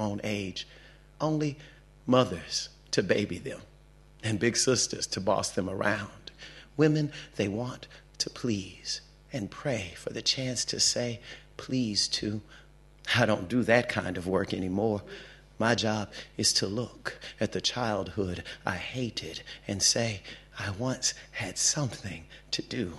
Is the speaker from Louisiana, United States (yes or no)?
yes; Louisiana, United States; now in Atlanta, United States; It's a word that's only predominantly, I should say, used in the American South where I'm from. I'm originally from Louisiana and I live in Atlanta, Georgia.